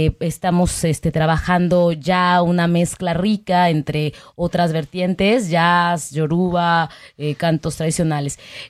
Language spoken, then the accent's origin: Spanish; León, Guanajuato, Mexico; yo misma soy de León, Guanajuato.